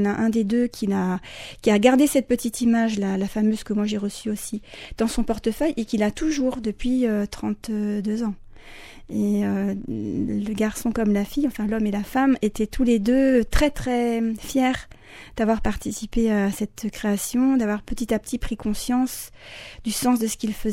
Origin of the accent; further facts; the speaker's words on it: Lyon, Auvergne-Rhône-Alpes, France; Moi, Lyon, il est assez connu. Je viens de Lyon.